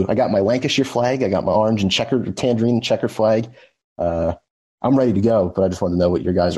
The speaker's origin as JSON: {"language": "English", "town": "Philadelphia", "region": "Pennsylvania", "country": "United States", "lives_now": "Phoenix, United States", "said": "I'm from Phoenix, by way of Philadelphia."}